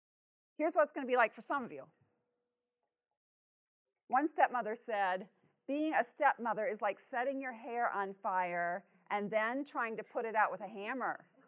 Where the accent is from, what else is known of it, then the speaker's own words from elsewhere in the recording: Lafayette, Indiana, United States; I'm from Lafayette, Indiana, and I've been on our counseling staff there for over 30 years